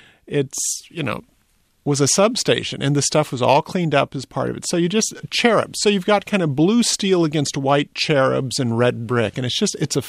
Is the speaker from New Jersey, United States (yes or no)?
no; Walnut Creek, California, United States; When I was growing up in Walnut Creek and our family would drive over the Bay Bridge to go see the Giants or whatever